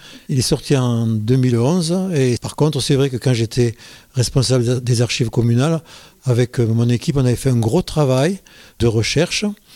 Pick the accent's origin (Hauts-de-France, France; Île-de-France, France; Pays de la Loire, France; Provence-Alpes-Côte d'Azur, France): Provence-Alpes-Côte d'Azur, France; Digne; born there; Oui, je suis né à Digne, dans les remparts.